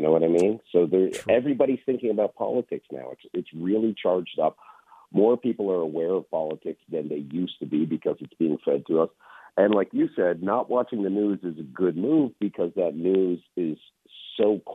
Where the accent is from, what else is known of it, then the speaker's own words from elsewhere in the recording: Canada; now in United States; I'm from Canada. I became an American citizen 2 years ago